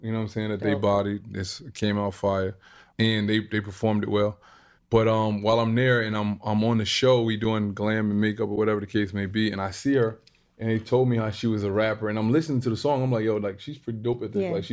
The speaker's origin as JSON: {"language": "English", "town": "Newburgh", "region": "New York", "country": "United States", "tie": "born or raised there", "said": "I had a performance in my hometown in Newburgh, right?"}